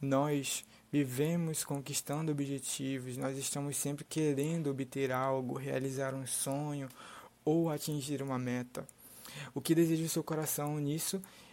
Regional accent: Manaus, Amazonas, Brazil; Eu tenho 21 anos, eu vou fazer 22 daqui a alguns dias. E eu sou de Manaus. Porém, todavia, entretanto, eu estou há mais ou menos 7 meses morando numa cidade no interior do Pará. Numa cidade pequena, que não tem muito a me oferecer.

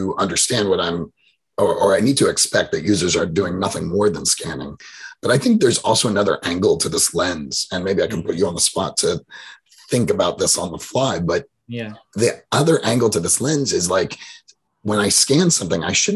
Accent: Manhattan, New York, United States; And I grew up in Manhattan, and I think I learned this lesson on the streets of New York

